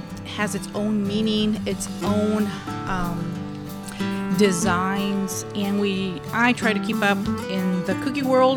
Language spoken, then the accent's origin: English; Comfort, Texas, United States; I grew up in Comfort, Texas.